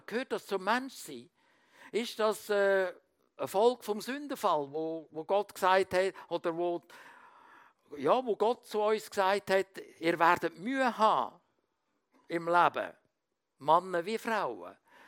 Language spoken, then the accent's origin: German; Switzerland; dass wir als Schweizer so mehr oder weniger zugedeckt sind mit Sorgen.